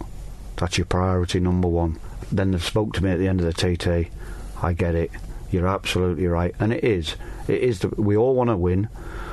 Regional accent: Yorkshire and the Humber, United Kingdom; I'm just a Yorkshireman, and that's how it is.

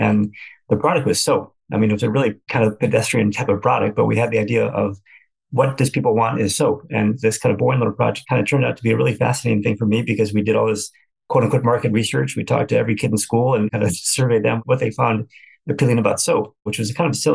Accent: Cleveland, Ohio, United States; also born or lived in Omaha, United States; I was born and raised in Cleveland. My parents moved us away when I was in grade school, moved to Omaha, Nebraska, of all places, and then came back to finish high school

